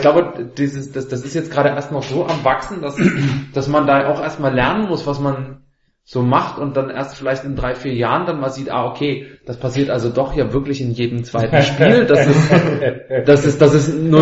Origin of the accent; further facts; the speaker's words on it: Dresden, Saxony, Germany; wo ich aufgewachsen bin in Dresden